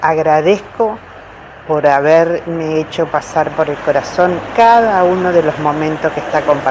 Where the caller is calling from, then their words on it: Concordia, Entre Ríos, Argentina; de Concordia.